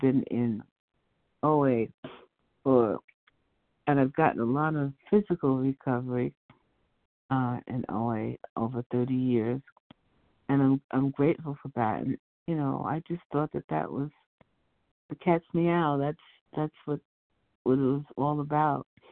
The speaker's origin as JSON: {"language": "English", "town": "Palo Alto", "region": "California", "country": "United States", "said": "from California, Palo Alto"}